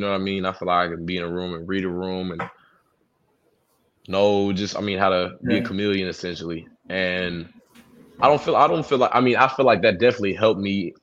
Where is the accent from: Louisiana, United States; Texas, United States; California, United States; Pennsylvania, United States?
Texas, United States; Like, I was like, oh yeah, I'm from Texas.